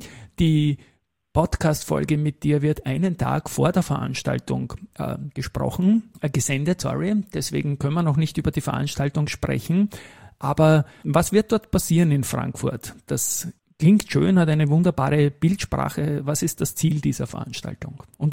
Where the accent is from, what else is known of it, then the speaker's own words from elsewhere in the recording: Austria; weil ich denke, bei uns in Österreich, und da komme ich halt her, sind weder Männer noch Frauen an der Börse aktiv